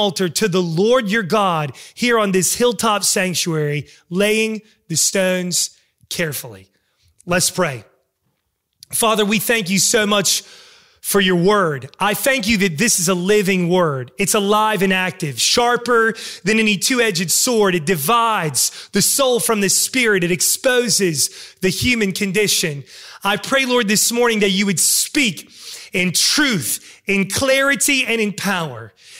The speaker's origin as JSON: {"language": "English", "region": "West Virginia", "country": "United States", "said": "I'm not from an agricultural society, even though I'm from West Virginia."}